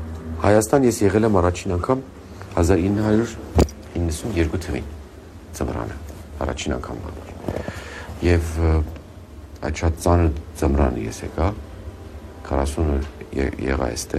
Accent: Iran; Ես իրականության մեջ իմ մանկությունը և պատանեկության այդ սկզնական շրջանը, որ անցկացրել եմ Պարսկաստանում

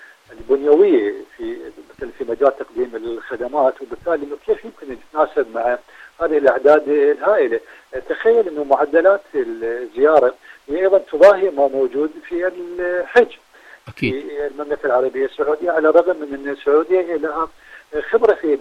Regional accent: Iraq; عندنا في العراق

